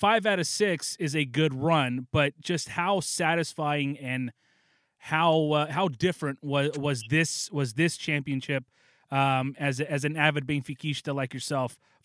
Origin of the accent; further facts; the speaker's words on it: United States; born there; you're raised in the States. I was born here in the States. My folks, from the Azores, they came over here in 1974.